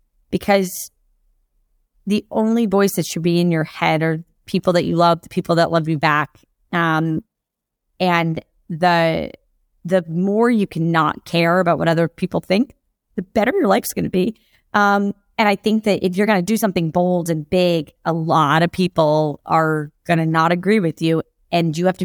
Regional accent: Jacksonville, Florida, United States; I'm from, as I said, I'm literally from Jacksonville, Florida, navigating New York City and California venture funds when I was 23, I knew nobody

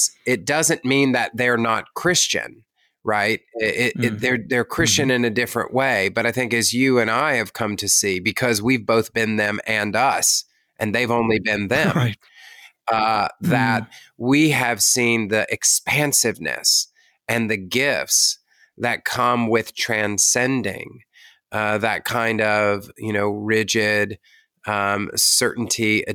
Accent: Bible Belt, United States; I grew up in the Bible Belt and in evangelicalism.

